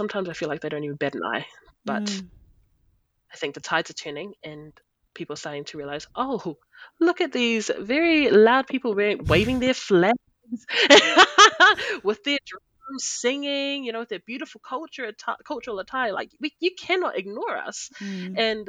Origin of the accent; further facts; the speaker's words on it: New Zealand; I'm from New Zealand.